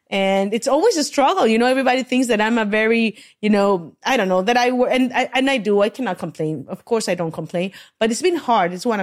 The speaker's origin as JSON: {"language": "English", "country": "Mexico", "tie": "born or raised there", "said": "I grew up in Mexico and I say, Miss Cholas."}